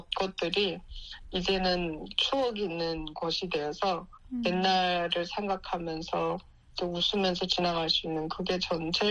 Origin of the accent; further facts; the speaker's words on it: North Korea; moved away as an adult; now in United States; 탈북자로서 선교사 사명을 가지고 북한이 열리면 다시 그 나라에 들어가서 제 고향에다가 교회를 세우고 선교를 하는 게 제 최종적인 목표고요.